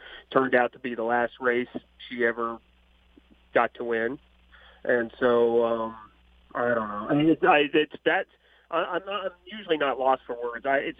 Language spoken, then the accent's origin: English; Louisville, Kentucky, United States; No, I'm from Louisville. My first memories of the racetrack were going to the races with my dad and my grandpa at Churchill Downs.